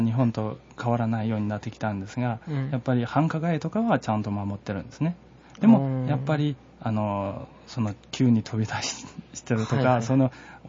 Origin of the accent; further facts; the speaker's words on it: China; Japanese is a second language; now in Japan; 中国人としては、まあ、中国で、はい、やってることですね、ごく普通な感じですね。